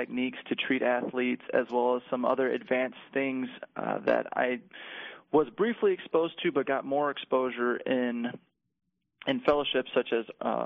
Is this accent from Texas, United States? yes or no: yes; Seguin, Texas, United States; So I grew up in a town just outside of San Antonio called Seguin, Texas. That's where I went to school and graduated from high school.